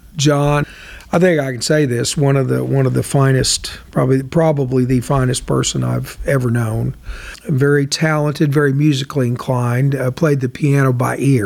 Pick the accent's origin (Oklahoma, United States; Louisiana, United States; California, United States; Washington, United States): Oklahoma, United States; Oklahoma City; born there; I was born in Oklahoma City, Oklahoma.